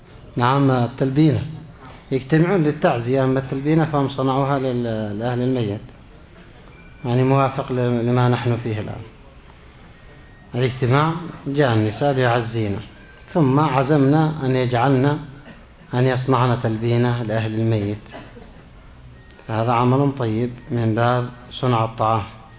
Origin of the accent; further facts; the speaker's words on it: Yemen; مضغ شجرة القات عندنا في اليمن